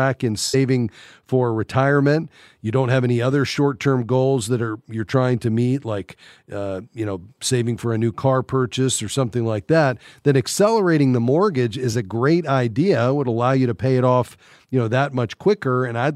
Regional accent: Fort Lauderdale, Florida, United States; Let's head to my hometown, Fort Lauderdale, Florida.

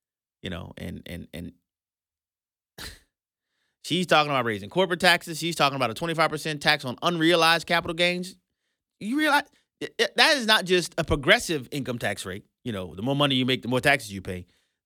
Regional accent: New Orleans, Louisiana, United States; Oh, my people in New Orleans say the West Bank is the best bank. That's what they're saying. I'm from the East Bank.

